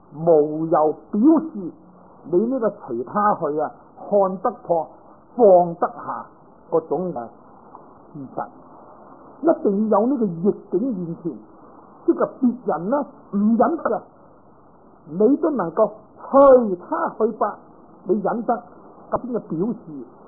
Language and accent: Cantonese; Guangdong, China; 我哋广东人话咁咪由得佢啦